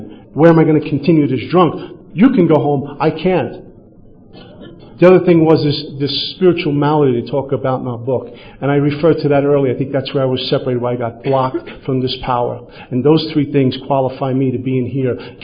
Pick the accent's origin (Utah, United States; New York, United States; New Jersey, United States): New York, United States; Brooklyn; Growing up in Brooklyn, I thought I was Michael Corleone for a while.